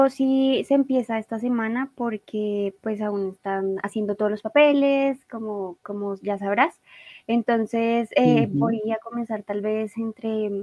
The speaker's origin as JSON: {"language": "Spanish", "region": "Bogotá", "country": "Colombia", "tie": "born or raised there", "said": "Yo soy bogotana. Yo nací, crecí, he vivido en Bogotá toda mi vida."}